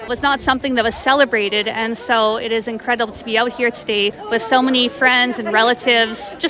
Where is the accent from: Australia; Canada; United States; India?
Canada; Alberta; So I am Indigenous. I'm from … of Michelle First Nation, and it's really impactful to me to be able to come out and celebrate